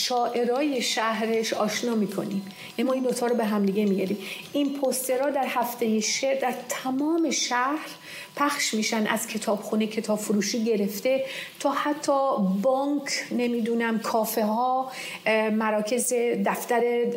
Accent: Isfahan, Iran; دبستان، دبیرستان همه اصفهان. من توی خانواده سنتی فرهنگی بزرگ شدم.

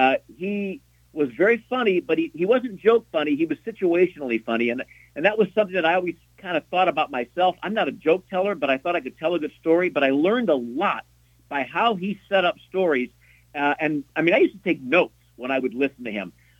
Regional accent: Chicago, Illinois, United States; You know, we're not Cubs fans. I grew up in the North Side, but in Chicago, when you're a White Sox fan, all you ever hear about is the Cubs.

